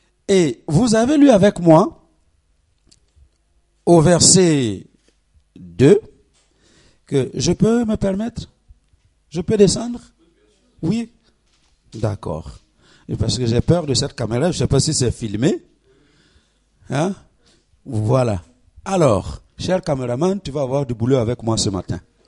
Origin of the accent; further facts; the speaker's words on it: Burkina Faso; now in France; je ne sais pas si en France, on vous enseigne la géographie comme chez nous au Burkina